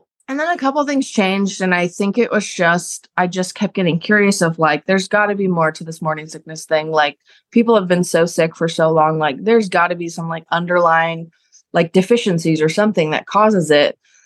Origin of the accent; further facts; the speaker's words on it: Seattle, Washington, United States; And I came from Seattle, where literally I would have so many options for endos that it was overwhelming